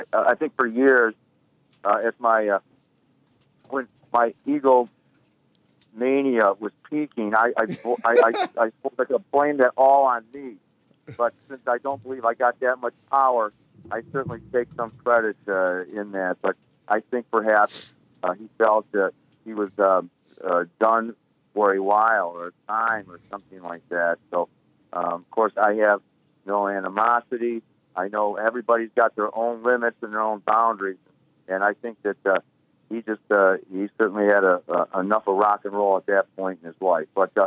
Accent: Detroit, Michigan, United States; I grew up in Detroit, and I'm talking about. I spent 34 years in the city. I raised a family in Detroit

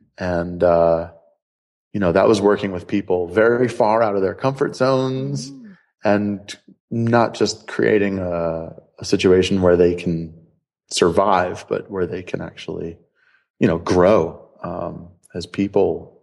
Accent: United States; I mean, I'm from the States

